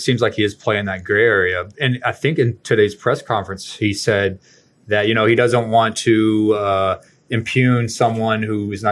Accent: Kansas, United States; Actually, though, I'm from Kansas. I live in Kansas City.

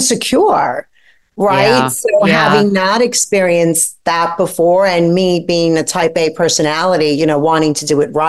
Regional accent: Brooklyn, New York, United States; And I grew up poor in Brooklyn with a single mom.

